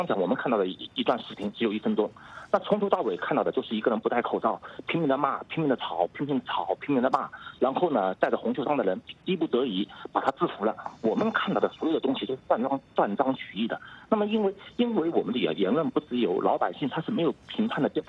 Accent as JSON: {"language": "Chinese", "country": "China"}